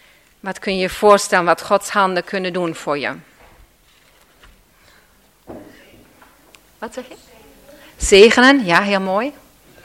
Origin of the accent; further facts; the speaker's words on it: Germany; Dutch is a second language; now in Netherlands; Jullie horen natuurlijk een accent, het is niet mijn moedertaal, ik ben Duitser van oorsprong, maar ik woon hier nu al 38 jaar